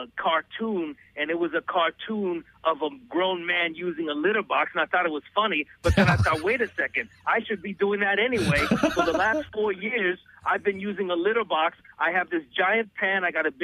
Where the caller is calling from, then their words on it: West Covina, California, United States; I'm calling from West Covina.